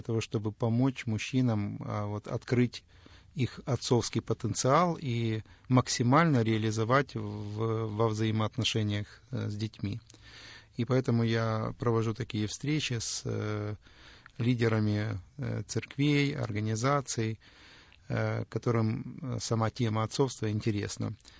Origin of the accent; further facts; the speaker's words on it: Kyiv, Ukraine; Ну, как вы уже сказали, я из Киева